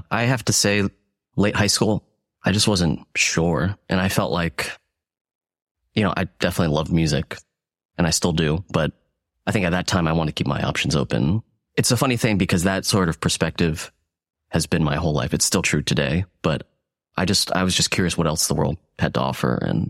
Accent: Montgomery, New Jersey, United States; So I grew up in central New Jersey in a small township called Montgomery. It's right next to Princeton. Pretty rural, suburban, very quiet.

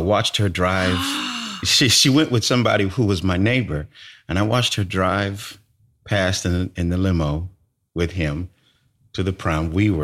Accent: California, United States; also born or lived in Brooklyn; I moved away from California. Lived in Brooklyn for 13 years and just recently moved back to California.

